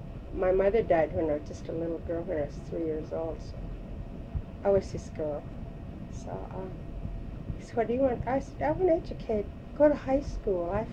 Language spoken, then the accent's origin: English; Nunivak Island, Alaska, United States; born or raised there